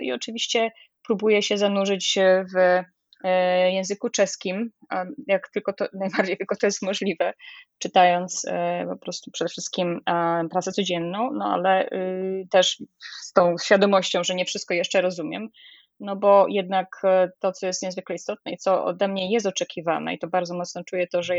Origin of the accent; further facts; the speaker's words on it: Silesian Voivodeship, Poland; Ja myślę, że tyle razy się wyprowadzałam ze Śląska. Zaczęłam od czasów studiów, że dla mnie, jestem Ślązaczką, czuję się Ślązaczką, jestem zdeklarowaną Ślązaczką w spisie powszechnym w 2002 roku